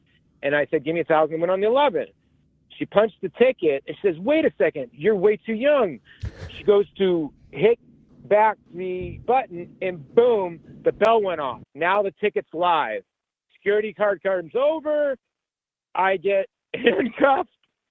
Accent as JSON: {"language": "English", "region": "Arizona", "country": "United States", "tie": "born or raised there", "also_born_or_lived": "New York", "said": "I grew up in Arizona. I was born in New York. I moved out to Arizona when I was young."}